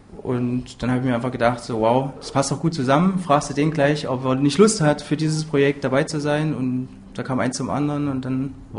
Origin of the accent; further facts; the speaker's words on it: Eisenach, Thuringia, Germany; Das ist meine Heimat. Hier bin ich aufgewachsen.